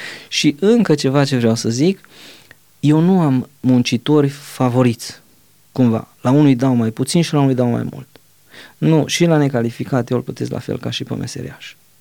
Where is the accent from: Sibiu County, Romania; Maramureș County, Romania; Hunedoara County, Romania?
Maramureș County, Romania; Noi am crescut la Maramureș